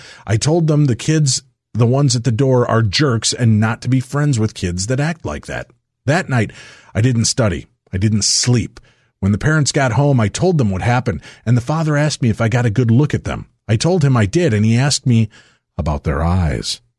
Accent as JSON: {"language": "English", "region": "Quebec", "country": "Canada", "tie": "born or raised there", "said": "They lived in a cute little house about 15 minutes away from my hometown of the Isle Blizzard, Quebec."}